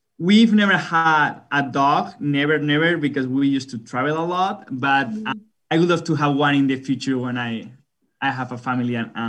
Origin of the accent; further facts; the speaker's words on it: Spain; English is a second language; Yeah, we are from Spain. That's all we do. Play soccer and talk about soccer, right?